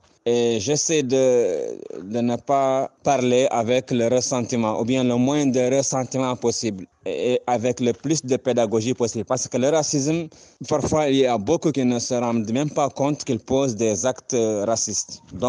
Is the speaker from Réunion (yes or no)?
no; Mauritania; je suis de la Mauritanie, le pays où il y a les Haratins, les descendants d'esclaves.